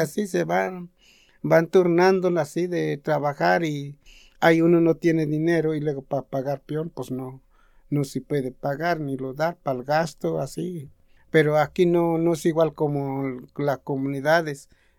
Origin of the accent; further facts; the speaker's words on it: Ayutla, Mexico; born there; nací en Ayutla, pero ahora estoy aquí en Guayas y así